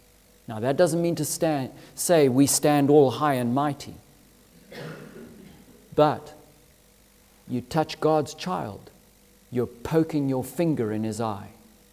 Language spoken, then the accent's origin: English; Zimbabwe; growing up in Zimbabwe, I have a vivid memory of this. We used to herd our cattle into those dips